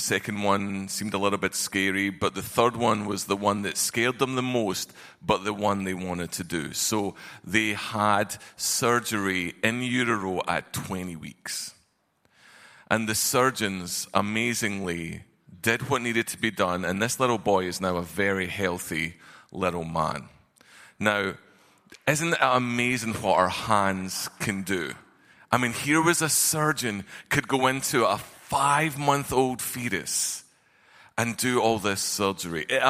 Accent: Scotland, United Kingdom; I'm not from here. I'm from Arkansas. That's my accent. And I know I'm about to offend many people when I say, please don't call me Irish. I'm not Irish. I'm the better cousin. I'm Scottish, okay?

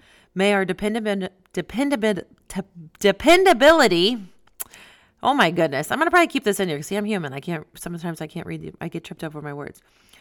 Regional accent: Missouri, United States; everybody in the state of Missouri, where my home state is

